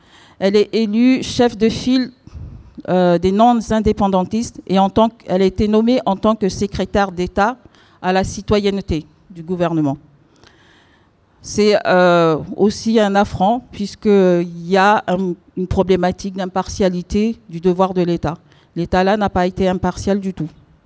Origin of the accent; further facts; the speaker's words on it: New Caledonia; now in France; je suis originaire de Calédonie, je suis Kanak du pays, et je vis ici en France depuis un moment